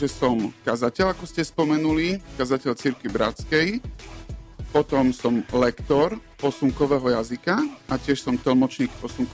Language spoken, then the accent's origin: Slovak; Košice, Košice Region, Slovakia; som Košičan, celý život som tu žil.